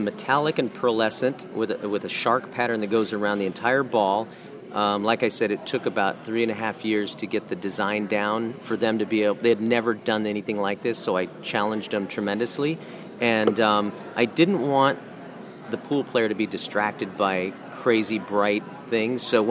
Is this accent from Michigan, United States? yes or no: no; Los Angeles, California, United States; And in my history, growing up in Los Angeles in a rough area, I was really exposed to a lot of artwork